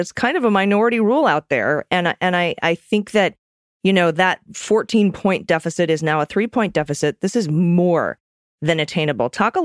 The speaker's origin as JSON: {"language": "English", "region": "Midwest", "country": "United States", "said": "And I have to say, I'm a Midwesterner."}